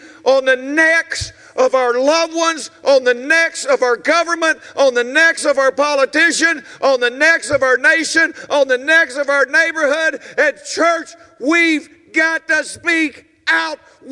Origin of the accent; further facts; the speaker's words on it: Southern United States, United States; I was raised in the South. I hung out. There was only two cultures, black and white.